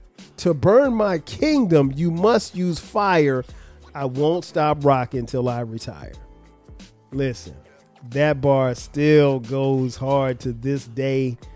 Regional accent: Florence, South Carolina, United States; Again, I grew up in Florence, South Carolina. I didn't know where Hollis, Queens was

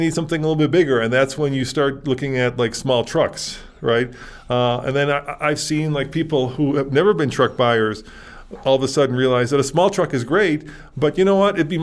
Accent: Chicago, Illinois, United States; Here in Colorado, and I don't know, you know, I grew up in Chicago, so it's a little different there

